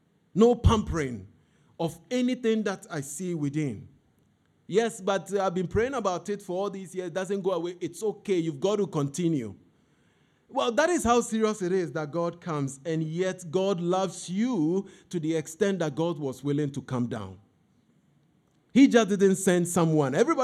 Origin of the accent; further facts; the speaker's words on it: Bubuashie, Greater Accra, Ghana; I was a shepherd boy when I was growing up in Bubiashi. I had sheep and I had goat.